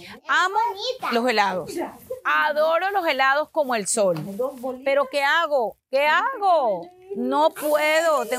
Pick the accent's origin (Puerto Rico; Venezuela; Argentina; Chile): Venezuela; Como latina, ¿ok? Venezolana, no puede faltar en tu alimentación una arepa.